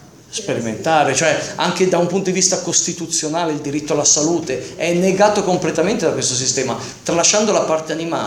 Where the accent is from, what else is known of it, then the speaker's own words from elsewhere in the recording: Varese, Lombardy, Italy; Io sono di Varese, vicino a me c'è il canton Ticino, quel cantone svizzero di lingua italiana.